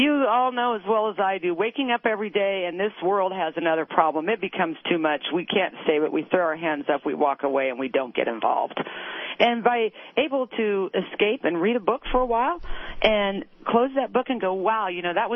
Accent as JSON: {"language": "English", "region": "Kansas", "country": "United States", "tie": "born or raised there", "said": "Born and raised in Kansas."}